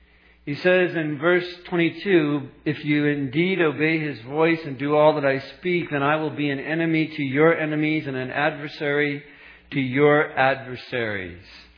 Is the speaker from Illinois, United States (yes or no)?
no; California, United States; I'm a tourist. I'm traveling internationally. I need a cheeseburger. I'm from California.